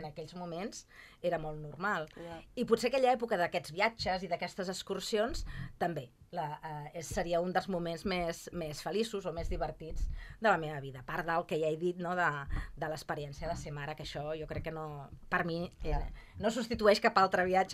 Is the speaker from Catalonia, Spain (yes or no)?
yes; Sant Vicenç dels Horts, Catalonia, Spain; jo sóc del Baix Llobregat, jo sóc de Sant Vicenç dels Horts, tot i que he passat molts estius aquí a Tarragona, perquè la meva mare era de Tarragona, i anava molt a Vallmoll